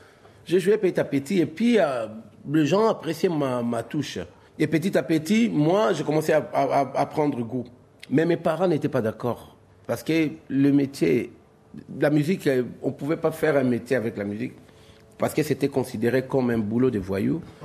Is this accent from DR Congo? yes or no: yes; Kinshasa, DR Congo; on a quitté Kinshasa, c'était une aventure, je suis resté une année. Et quand l'école, mes études étaient terminées, mon père fut un grand chanteur aussi, il voulait pas.